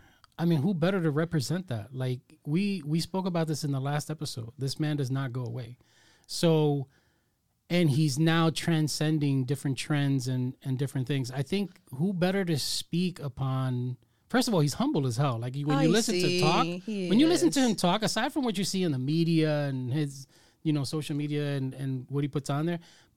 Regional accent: New Jersey, United States; So, for instance, I'm from New Jersey.

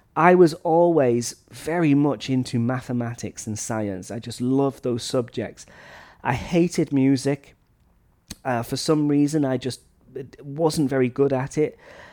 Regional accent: Wales, United Kingdom; Even in a small area like Northeast Wales, where I'm from, you know, people in Flint speak differently to people from Wrexham, who speak differently to people from Chester.

